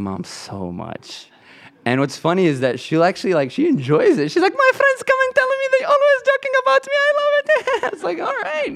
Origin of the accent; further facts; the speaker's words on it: Detroit, Michigan, United States; So I grew up actually in the Detroit area, but real close to Dearborn, you know.